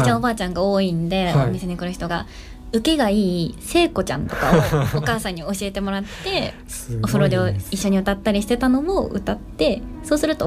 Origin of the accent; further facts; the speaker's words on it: Aichi, Japan; 愛知県出身です。